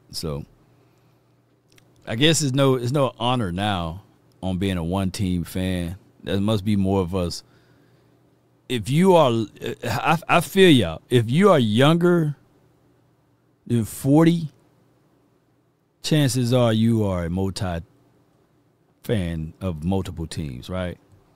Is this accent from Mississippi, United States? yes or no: yes; Mississippi, United States; And because I'm from Mississippi, we don't have a professional team, you know.